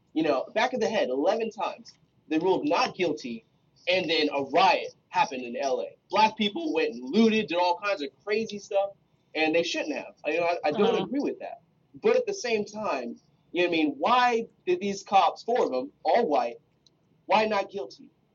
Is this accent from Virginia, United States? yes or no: no; California, United States; I'm from California. My father was LAPD, Los Angeles Police Department, for 22 years.